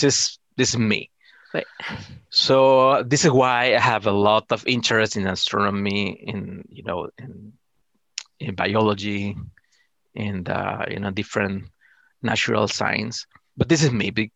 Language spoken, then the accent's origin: English; El Salvador; moved away as an adult; now in United States; I am from Salvador, by the way. I came to the United States 5 years ago.